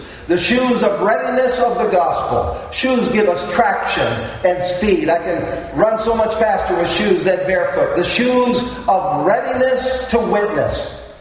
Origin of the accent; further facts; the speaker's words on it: United States; We're fans, and we're from the States, and we like to watch Queen Elizabeth and all that happens there.